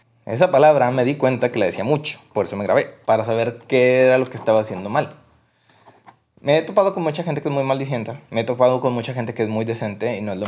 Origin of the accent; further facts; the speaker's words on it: Mexico; somos mexicanos, tampoco somos. O sea, somos reales.